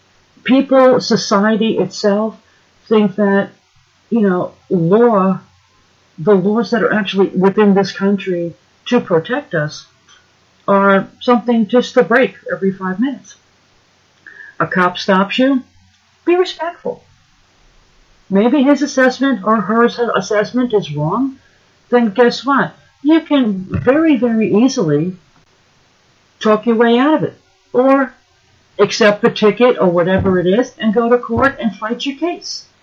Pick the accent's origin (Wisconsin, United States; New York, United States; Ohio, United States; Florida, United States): New York, United States; New York City; now in Washington, United States; As an American citizen, as a former New Yorker, you know, I wouldn't, now that I live in Washington, D.C., I wouldn't go back to New York and make a comment like that.